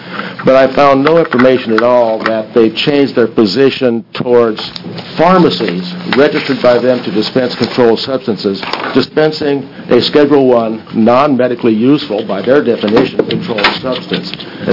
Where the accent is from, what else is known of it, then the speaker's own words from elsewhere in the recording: Williams, Oregon, United States; good morning. I'm … I'm from Williams, Oregon, and I'm here to address specifically 2881 and 3274.